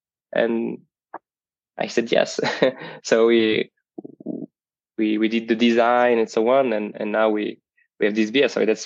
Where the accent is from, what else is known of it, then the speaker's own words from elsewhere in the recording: Switzerland; first language French; English is a second language; Yeah, I speak French. So this is my mother language. But I also speak German